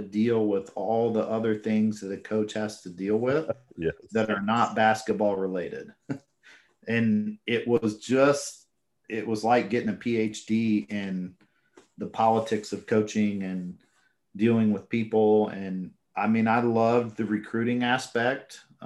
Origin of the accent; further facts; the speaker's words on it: Indiana, United States; Well, I'm from Indiana again. Like, it is what it is.